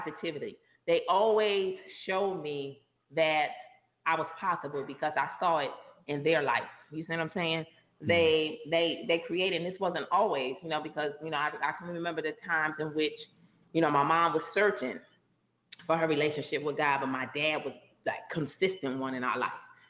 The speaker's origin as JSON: {"language": "English", "town": "Paterson", "region": "New Jersey", "country": "United States", "tie": "born or raised there", "said": "Like, I was that kid, even though I grew up in Patterson, my mom was an educator. So I never went to, many times I never went to school in the city that I grew up in."}